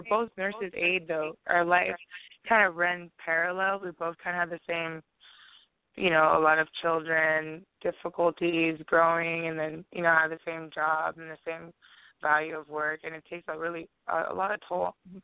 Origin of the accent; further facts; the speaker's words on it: Honolulu, Hawaii, United States; I'm from Honolulu. I was born in Waikiki.